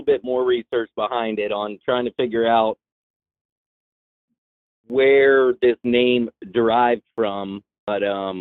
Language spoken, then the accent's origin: English; Florida, United States; now in Savannah, United States; No, I don't. I'm from Florida. I live in Savannah, bro.